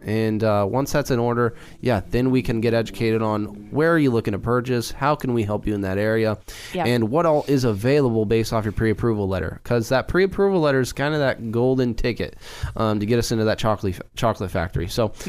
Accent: Turner, Oregon, United States; And for the Mid-Willamette Valley, growing up in Turner as a small-town kid

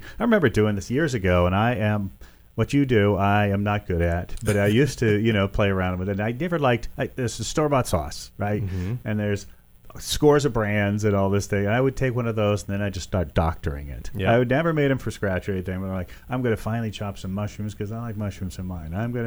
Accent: Iowa, United States; I don't want to be racist or anything, but I'm from Iowa.

